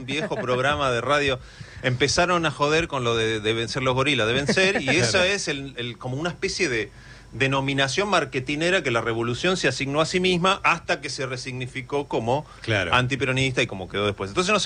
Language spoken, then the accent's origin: Spanish; Bariloche, Río Negro, Argentina; Yo soy del interior, yo soy de Bariloche